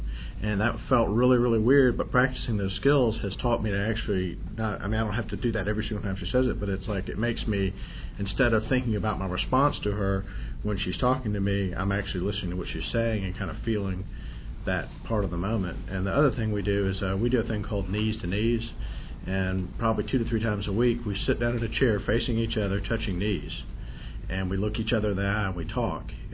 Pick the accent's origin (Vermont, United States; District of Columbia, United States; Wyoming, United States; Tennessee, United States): Tennessee, United States; Memphis; from Memphis, Tennessee, sex lover.